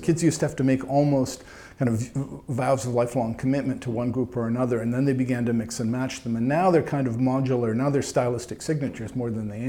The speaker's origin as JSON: {"language": "English", "country": "Canada", "said": "I'm speaking down perhaps as Canadian"}